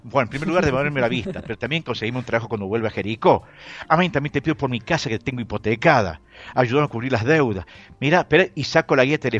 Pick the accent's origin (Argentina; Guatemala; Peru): Argentina; desde nuestra fe como argentinos